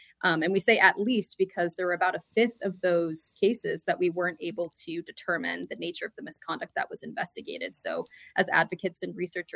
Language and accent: English; Anchorage, Alaska, United States; Yeah, I grew up in Anchorage, Alaska, actually.